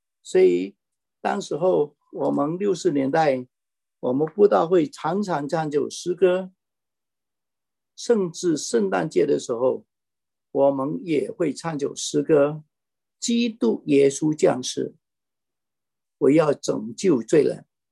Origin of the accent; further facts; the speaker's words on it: Malaysia; 我是马来西亚人，我近几天看也看见马来西亚的水灾也是破历史性的